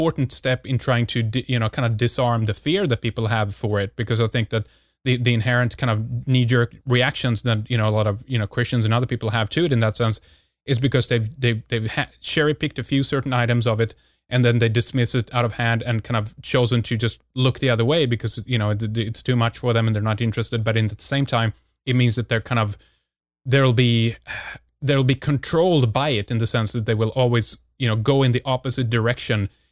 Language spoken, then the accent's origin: English; Sweden; I'm from Sweden, so there's about, you know, 7-8 million Swedes.